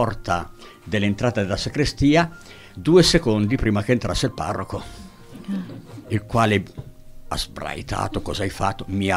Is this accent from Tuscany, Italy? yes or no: no; Casatenovo, Lombardy, Italy; born there; io sono nato in Brianza, ma provengo da due genitori milanesi doc che sono dovuti sfollare a Casatenovo, diciamo anche il nome del paese, a Casatenovo, a causa della guerra. E io sono nato lì